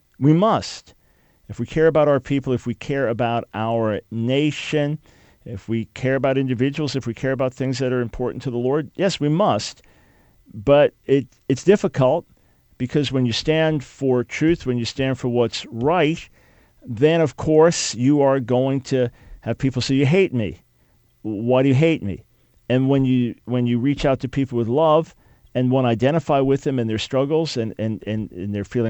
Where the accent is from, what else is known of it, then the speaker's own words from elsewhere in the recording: New York, United States; As a New Yorker, I mean, I love being on the road in those situations, but you got to drive carefully, obviously.